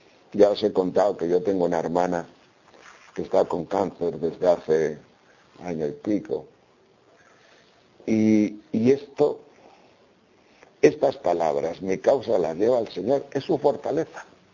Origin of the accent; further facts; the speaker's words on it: Castile and León, Spain; en aquellos pueblos de la montaña de León, de donde yo soy, pues yo no digo que se pasara hambre